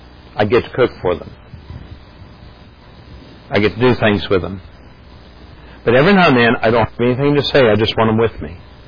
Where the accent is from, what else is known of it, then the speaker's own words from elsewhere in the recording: East Coast, United States; I grew up in the East Coast.